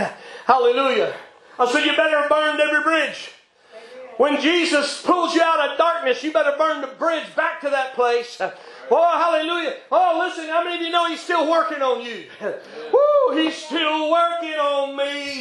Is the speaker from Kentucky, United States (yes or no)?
no; Washington, United States; born there; now in Texas, United States; I said, no, I was born in Washington, but I got here as fast as I could.